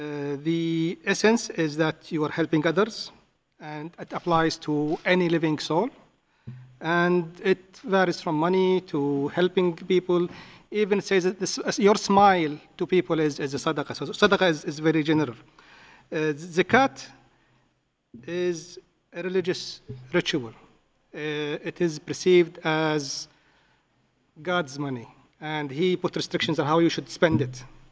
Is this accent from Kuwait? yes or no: yes; Kuwait; I come from Kuwait, Jamiyat Sheikh Abdullah Nouri Charitable Society.